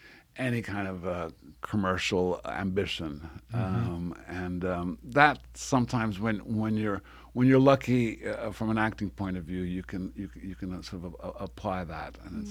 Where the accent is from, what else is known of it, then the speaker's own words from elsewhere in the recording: Ireland; also born or lived in Rome, Italy / Mexico; now in Los Angeles, United States; I was born in Rome, in Italy. I grew up in Ireland as a kid, and then he moved to Mexico.